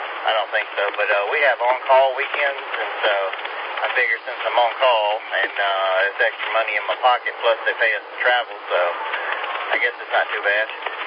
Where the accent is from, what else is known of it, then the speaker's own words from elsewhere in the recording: Junction City, Tennessee, United States; We're actually from Junction City, Tennessee. And, Elizabethan area, Tennessee.